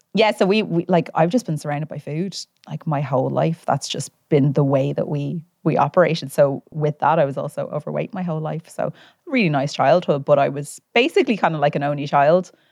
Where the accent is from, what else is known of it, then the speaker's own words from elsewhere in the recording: Dublin, Leinster, Ireland; I'm originally from Rathgar, in South Dublin